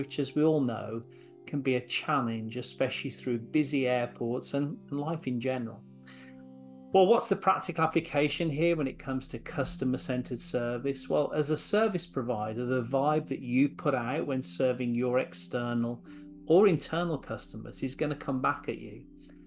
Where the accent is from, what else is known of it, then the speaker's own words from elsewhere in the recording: England, United Kingdom; accent: English; I guess I'd be the same, but with an Aussie rather than an English accent.